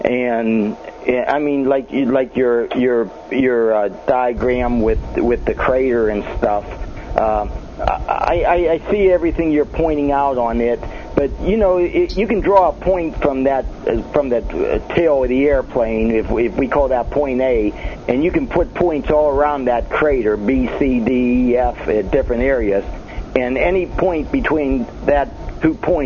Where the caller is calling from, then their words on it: Pennsylvania, United States; from Pennsylvania.